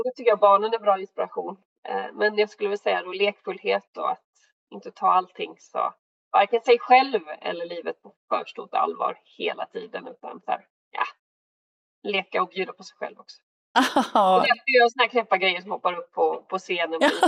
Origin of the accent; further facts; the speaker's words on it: Sjömarken, Västra Götaland County, Sweden; also born or lived in Småland; Men jag är uppväxt i Sjömärken egentligen då.